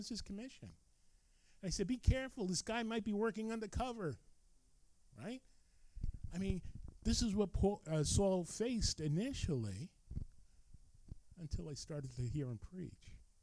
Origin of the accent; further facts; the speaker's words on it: Rutherford, New Jersey, United States; he wanted to see where I grew up in Rutherford.